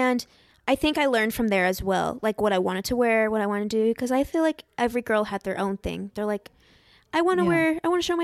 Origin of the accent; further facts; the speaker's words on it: Arizona, United States; My favorite comment, like whenever I tell people I'm from Arizona, they're like, so you're from Arizona, but you're albino.